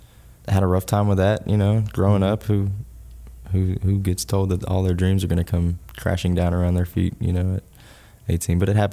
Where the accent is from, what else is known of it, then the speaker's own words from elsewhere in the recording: Xenia, Ohio, United States; also born or lived in Alaska / Alabama / Dayton; I was born in Alaska. Okay. My older sister was born in Shreveport. And then from Alaska, we went to Alabama, where my younger sister was born. And then from Alabama, we went to Ohio in Dayton, preschool to kindergarten in Dayton.